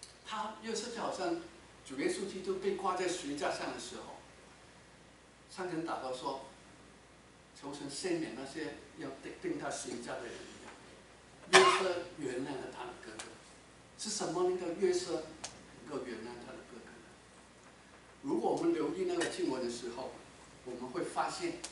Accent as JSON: {"language": "Chinese", "region": "Guangdong", "country": "China", "said": "那我们广东人有句话说，仇人见面分外脸红，"}